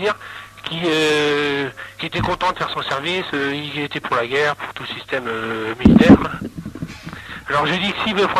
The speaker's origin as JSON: {"language": "French", "region": "Grand Est", "country": "France", "tie": "born there", "said": "Moi, je suis français plus récent, je suis né dans les Vosges."}